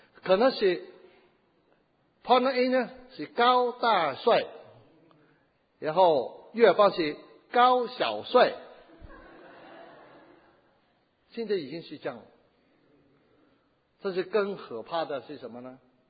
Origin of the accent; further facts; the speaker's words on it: Chaozhou, Guangdong, China; 我是潮州人，我他们最脏的话是潮州用潮州话讲出来的。